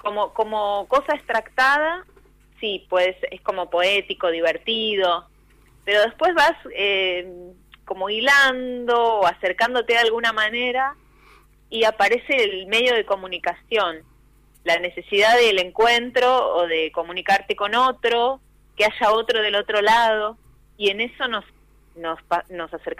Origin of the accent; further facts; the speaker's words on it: Trelew, Chubut, Argentina; yo soy de Trelew, ¿no?